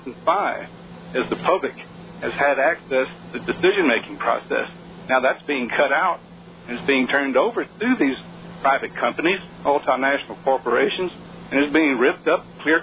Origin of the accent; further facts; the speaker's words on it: Louisiana, United States; I mean, I'm from Louisiana. I'm from the southeast. I grew up in the 50s and 60s when we had beautiful, pristine forests there. Now it's all pine tree plantations.